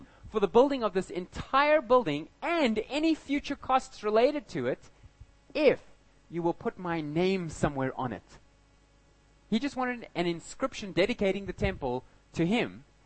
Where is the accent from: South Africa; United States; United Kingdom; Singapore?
South Africa; because I'm South African, I didn't have the right visa to get into Turkey